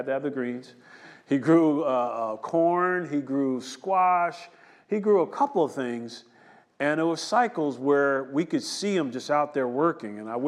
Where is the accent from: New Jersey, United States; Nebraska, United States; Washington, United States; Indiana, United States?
New Jersey, United States; I'm a city kid. I grew up in New Jersey.